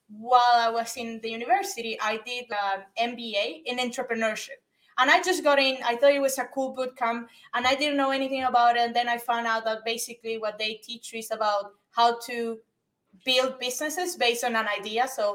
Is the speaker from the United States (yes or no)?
no; Venezuela; I grew up back in Venezuela